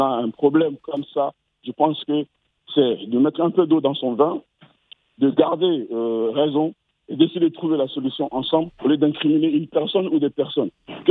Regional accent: Mali; Moi, je suis un Malien et fier de l'être.

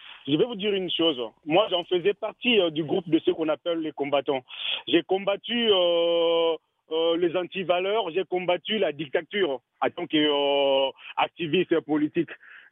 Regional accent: DR Congo; aujourd'hui, en tant que Congolais, je m'estime heureux déjà de recevoir et de prendre le pouvoir. Un fils du pays a eu le pouvoir.

